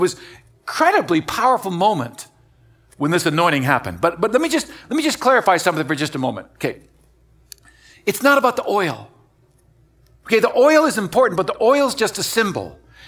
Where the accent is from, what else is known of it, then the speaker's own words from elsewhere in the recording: Wisconsin, United States; now in Miami, United States; My wife and I are both originally from the Midwest. I'm from Wisconsin. My wife is from Iowa. And you know, we're wired a little differently. I was born on a dairy farm, but really I'm a kind of a city boy at heart.